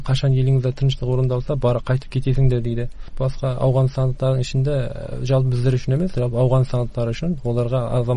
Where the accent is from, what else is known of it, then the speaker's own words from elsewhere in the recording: Iran; олар Иранда тұрады, мен Иранда туылғанмын.